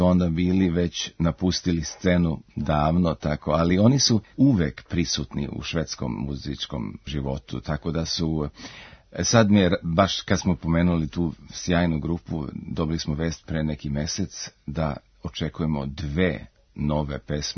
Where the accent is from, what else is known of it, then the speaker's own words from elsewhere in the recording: Srbac, Republika Srpska, Bosnia & Herzegovina; born there; u Jugoslaviji, gde je moj rodni kraj, malo mesto koje se zove Srbac, i to selo jedno pored Srpca koje se zove Bajinci, gde je moja baka i moj deka, gde su oni živjeli